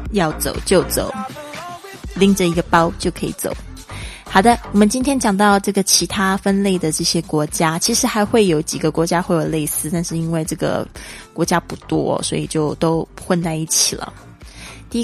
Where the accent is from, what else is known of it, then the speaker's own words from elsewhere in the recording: Taiwan; now in United States; 在美国常就是人家都以为就是我是从泰国来的，我会说哦，就是从台湾